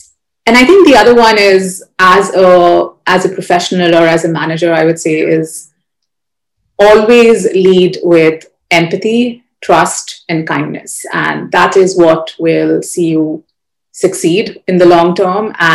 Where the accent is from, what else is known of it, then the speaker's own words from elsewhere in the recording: India; like growing up in India, I think because of the way the school system is